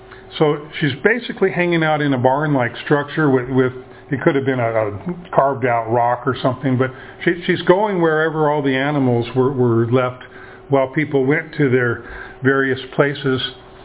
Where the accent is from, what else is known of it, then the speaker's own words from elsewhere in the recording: Ruston, Washington, United States; also born or lived in Tacoma; I was born in Tacoma, but raised in Ruston, and Ruston is my home.